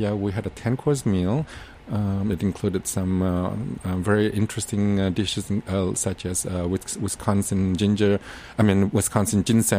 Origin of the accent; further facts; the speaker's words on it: Singapore; I remembered when I was growing up in Singapore, I've always enjoyed watching my aunt. We live in this huge extended family, so we have, my aunt and uncle all live under the same roof.